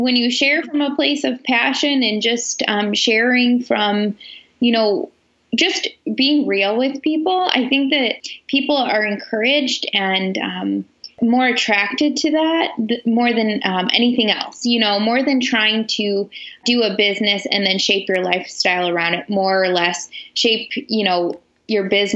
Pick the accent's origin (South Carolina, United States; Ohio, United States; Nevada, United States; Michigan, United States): Michigan, United States; So I am from Michigan, and I'm married to my high school sweetheart.